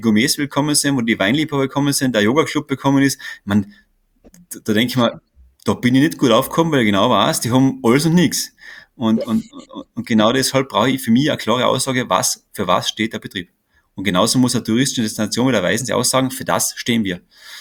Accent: Weissensee, Carinthia, Austria; Wir sind keine Tiroler, wir sind keine Salzburger. Wir sind Kärntner, wir sind Weißenseer

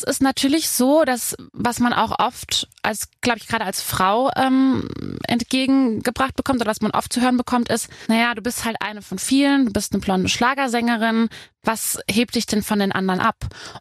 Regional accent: Rhineland-Palatinate, Germany; now in Cologne, Germany; Ich komme aus der Nähe von Koblenz.

